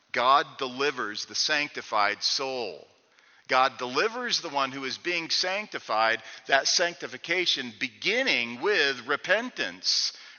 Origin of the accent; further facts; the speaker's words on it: Missouri, United States; Friends, I'm from Missouri. I know what it's like to attempt to persuade a Missouri mule.